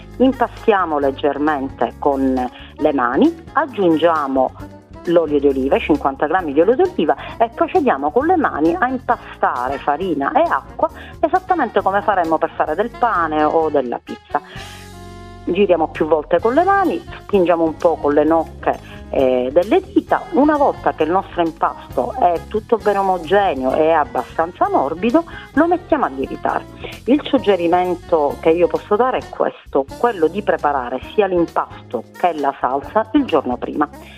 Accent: Ragusa, Sicily, Italy; now in Melbourne, Australia; nella ricetta tradizionale noi usiamo il caciocavallo ragusano, che è un formaggio tipico delle nostre parti

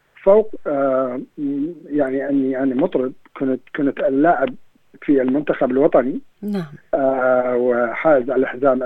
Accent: Baghdad, Baghdad Governorate, Iraq; born there; أنا من مواليد بغداد 72. كانت بداياتي في تلفزيون العراق

